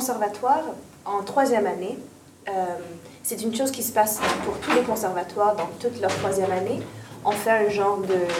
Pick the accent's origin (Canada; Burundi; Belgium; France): Burundi; Bujumbura, Bujumbura Mairie; born there; je suis née au Bujumbura, Burundi.